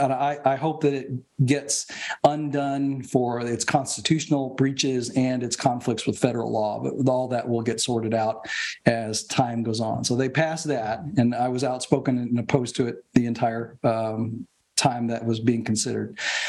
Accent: Kentucky, United States; I grew up in Kentucky. This is my home state, so I have loved it.

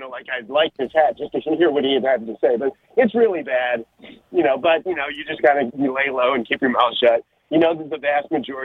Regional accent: Detroit, Michigan, United States; I'm from Detroit, but I've lived down here for 30 years.

